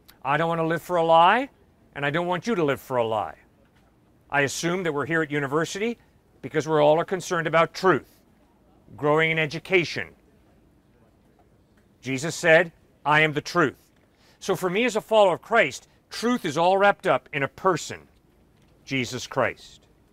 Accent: Connecticut, United States; my culture, where I grew up in Connecticut, you don't do this.

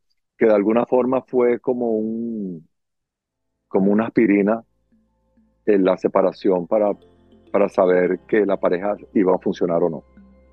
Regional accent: Caracas, Capital District, Venezuela; yo soy de Caracas, Venezuela

